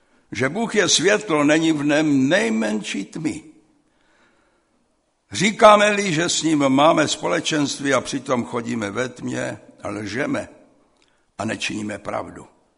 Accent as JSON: {"language": "Czech", "town": "Brno", "region": "South Moravian Region", "country": "Czechia", "said": "Já jsem starý Brňák a jako mladý chlapec jsem tam chodíval každý rok."}